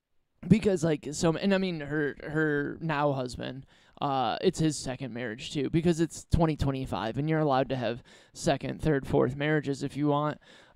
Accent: Perrysburg, Ohio, United States; Like, there's, like, just from my hometown, Perrysburg, Ohio, there's, like, a large amount of people who are, like, wildly successful.

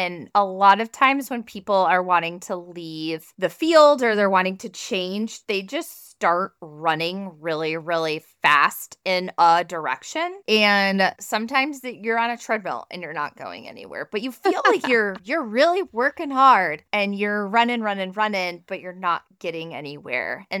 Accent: Chicago, Illinois, United States; I'm from Chicago, but I've lived here. We're Midwest.

